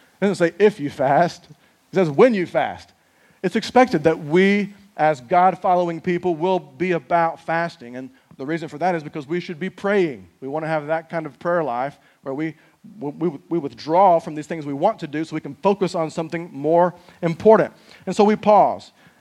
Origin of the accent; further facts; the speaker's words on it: United States; yeah, I'm American, right? I should weigh more than I do, but I'm living here